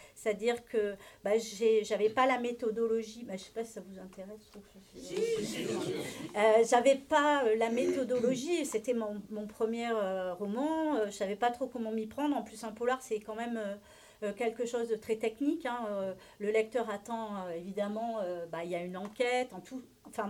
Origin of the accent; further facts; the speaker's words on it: Aurillac, Auvergne-Rhône-Alpes, France; born there; moi je suis née à Aurillac, donc je suis originaire de là-bas.